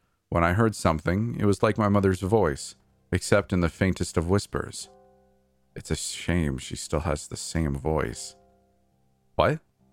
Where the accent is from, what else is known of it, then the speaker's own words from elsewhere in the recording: Washington, United States; who was based near my hometown on the outskirts of Seattle.